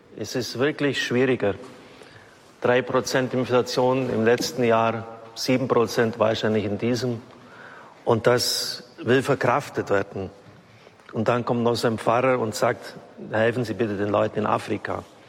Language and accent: German; Baden-Württemberg, Germany; Ich bin ein Schwabe.